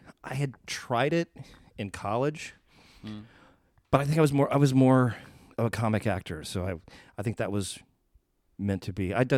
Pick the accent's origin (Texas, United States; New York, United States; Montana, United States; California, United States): Texas, United States; Corpus Christi; now in Fort Worth, United States; I was born in Corpus Christi, Texas, the sparkling city by the sea. One of the ugliest cities in the state of Texas. I hate to say it, but it's just gross. But yeah, I went there. I stayed in Corpus up through high school